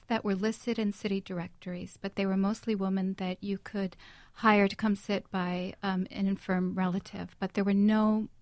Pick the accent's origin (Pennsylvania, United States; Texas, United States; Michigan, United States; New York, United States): New York, United States; Albany; Yes, I grew up in Albany, outside of Albany.